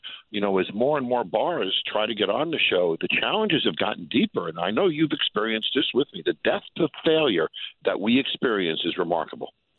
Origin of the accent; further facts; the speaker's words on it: New York, United States; Well, I got to be a little specific here. I grew up in New York.